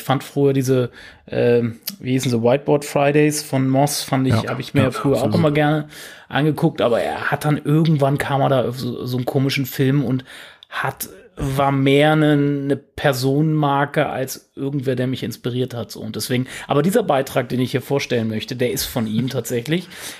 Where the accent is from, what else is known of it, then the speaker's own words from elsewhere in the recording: Hanover, Lower Saxony, Germany; aus meiner Heimatstadt quasi